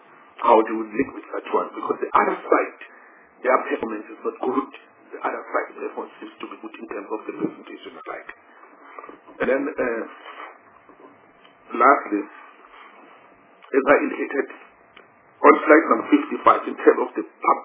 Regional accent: Bethal, Mpumalanga, South Africa; like myself, I'm from Mpumalanga in Bethel

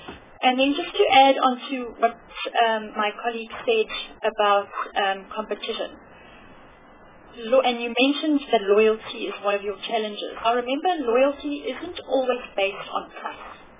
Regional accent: South Africa; I would, as a South African, be quite happy to pay a little more

